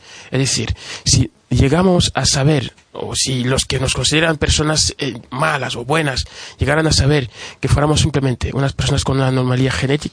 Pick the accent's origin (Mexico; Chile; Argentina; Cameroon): Cameroon; South; en el mismo país, digamos, Camerún, en mi región, que es la parte sur del país, o en mi pueblo mismo, que está, digamos, en la parte occidental